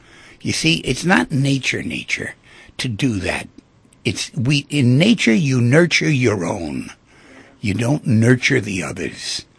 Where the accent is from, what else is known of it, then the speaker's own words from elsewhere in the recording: Manhattan, New York, United States; I was brought up in apartments in Manhattan, you know, so therefore nobody ever stops by.